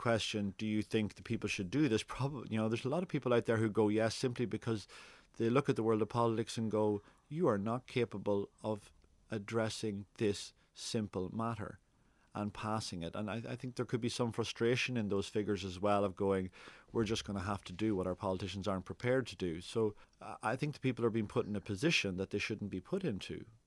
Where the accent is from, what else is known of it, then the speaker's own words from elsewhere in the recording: Ireland; now in Australia; I think what I noticed when I moved from Ireland to here was actually that, you know, the values that are so similar.